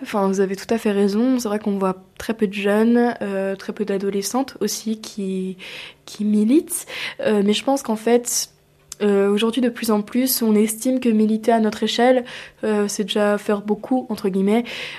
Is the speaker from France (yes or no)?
yes; Bourg-en-Bresse, Auvergne-Rhône-Alpes, France; now in Lyon, France; je sais que moi, j'habite sur Lyon, mais j'ai grandi sur Bourg.